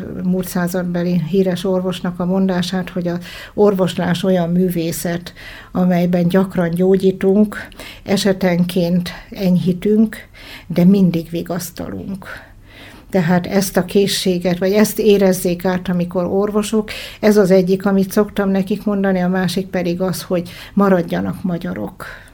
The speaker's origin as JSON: {"language": "Hungarian", "country": "Hungary", "said": "Mi magyarok vagyunk, és itthon akarunk élni. Ez 72-ben volt, amikor nem volt olyan nagyon könnyű a helyzet itthon Magyarországon."}